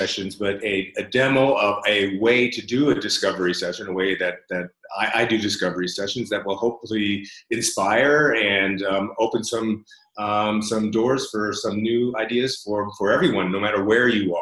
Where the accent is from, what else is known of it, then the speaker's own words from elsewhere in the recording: United States; moved away as an adult; now in Barcelona, Spain; I'm American, but I live in Barcelona. I've been here for 17 or so years.